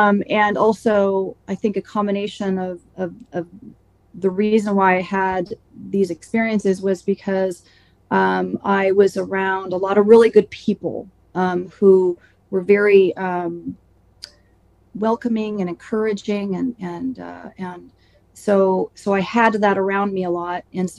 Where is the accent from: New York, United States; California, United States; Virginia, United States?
California, United States; Saratoga; now in Pensacola, United States; I live in Pensacola, Florida, I'm from Saratoga, California, I grew up in a nice town and near the mountains and spent a lot of time camping